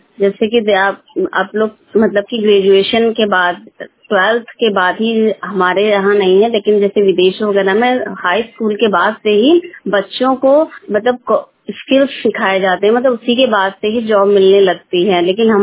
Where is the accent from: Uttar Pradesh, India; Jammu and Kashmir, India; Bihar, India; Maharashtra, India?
Uttar Pradesh, India; Hardoi; मंगलीपुरवा रेलवेगंज हरदोई की निवासी हूँ।